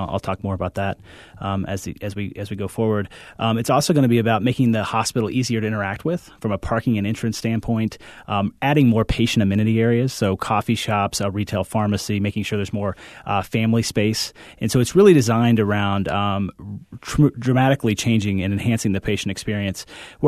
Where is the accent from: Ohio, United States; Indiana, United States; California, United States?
Indiana, United States; So I grew up in northern Indiana, actually, in a small farming community.